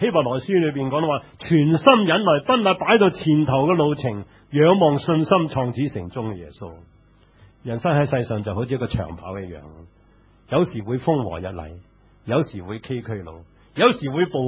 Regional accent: New Territories, Hong Kong; 我在新界长大，我们在新界的时候听见那些人经常唱一首歌

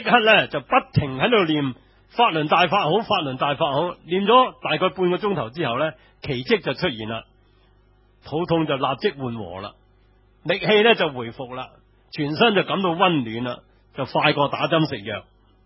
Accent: China; 你唔係好難揾到我哋中國人大部分中國人嗰啲人生觀同埋佢嘅哲學同埋價值觀。

